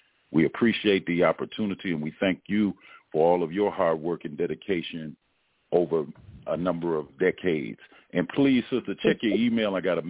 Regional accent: Washington, District of Columbia, United States; I'm born and raised in Washington, D.C. Born and raised, in D.C. Southeast Crew.

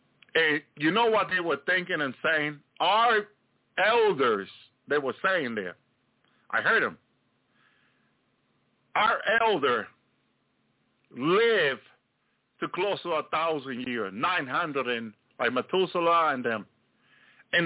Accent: Union City, New Jersey, United States; born or raised there

